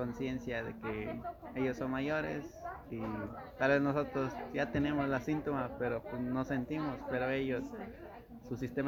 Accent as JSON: {"language": "Spanish", "region": "Veracruz", "country": "Mexico", "moved": "yes", "said": "yo soy de México"}